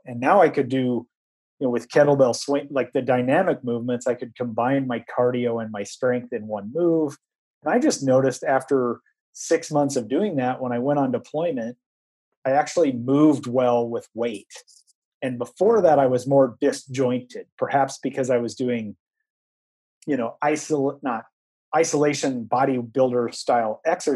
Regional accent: Iowa, United States; moved away; You know, I'm a flatlander from Iowa who moved moved, you know, to the, you know, at that time I was living at sea level on the East Coast.

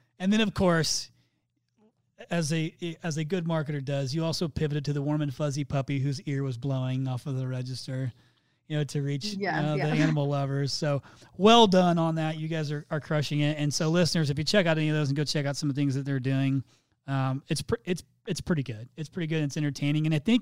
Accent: Midwest, United States; I'm from the Midwest.

